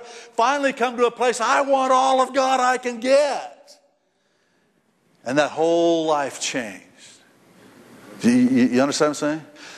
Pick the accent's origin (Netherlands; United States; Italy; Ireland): Ireland; Let me tell you what, I'm an Irishman.